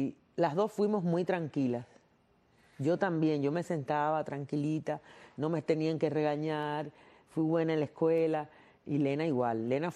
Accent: Cuba; como buena cubana.

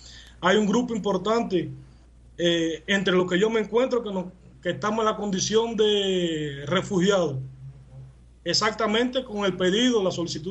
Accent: Moa, Holguín, Cuba; Yo soy de Holguín, municipio Moa. Oh, mucho orgullo de ser moense.

